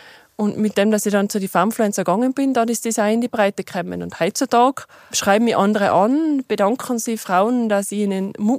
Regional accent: Tyrol, Austria; Da, wo ich herkomme, ganz hinten vom Zillertal, ist viel weniger Sonne.

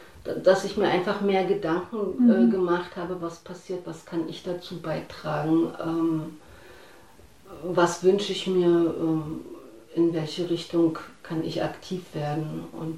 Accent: East Germany, Germany; ich fühle mich sehr wohl als Ostdeutsche.

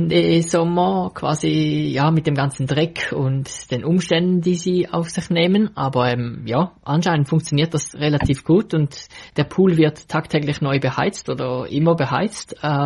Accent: Switzerland; Und wenn man natürlich als Schweizer dann in die USA geht

